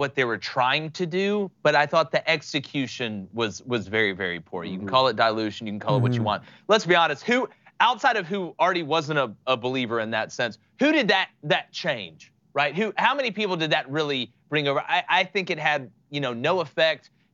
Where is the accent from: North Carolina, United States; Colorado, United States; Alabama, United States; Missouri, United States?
Alabama, United States; Auburn; I'm from Auburn, you know, where Charles Barkley played.